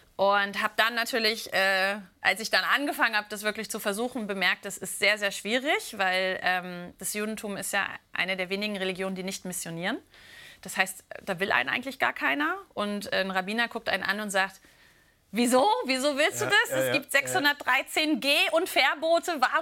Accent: Stralsund, Mecklenburg-Vorpommern, Germany; also born or lived in Rostock; Also ich bin in Rostock geboren, in Stralsund aufgewachsen. Das ist eine Kleinstadt

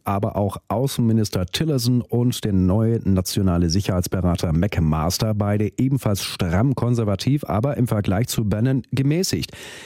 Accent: Germany; Wir als Deutsche sind weit weg von den USA

